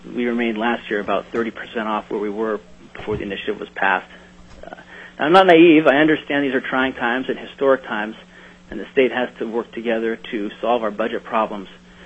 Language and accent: English; Fairbanks, Alaska, United States; I'm a lifelong Alaskan. I was born in Fairbanks. Our family's been building and operating boats all across the state for over 100 years.